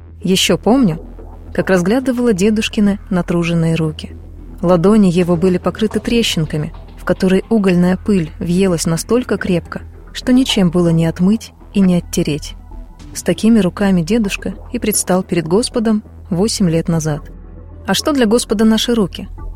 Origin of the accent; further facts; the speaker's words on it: Siberia, Russia; А в маленьком сибирском городке, откуда я родом, это дело всегда нужное и важное